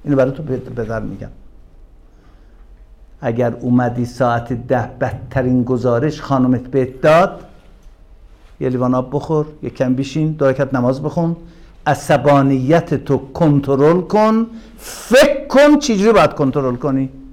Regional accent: Iran; ما ایرانی هستیم دیگه، اینو توضیح نمیدم.

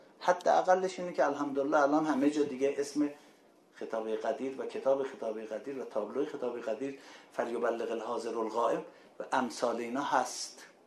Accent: Iran; گفتم من دانشجو ایرانی هستم

